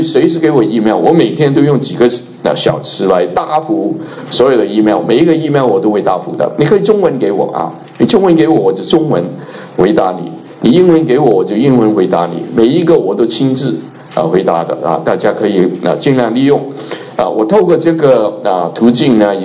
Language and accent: Chinese; Hong Kong; 我是香港来的，所以我中文的名字呢